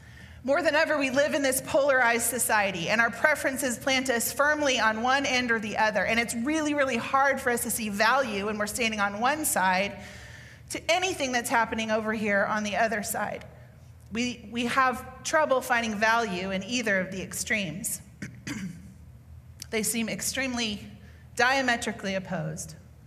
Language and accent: English; Oklahoma, United States; Now, it wasn't that foreign to us because we grew up in Oklahoma where, again, Sooner or Cowboy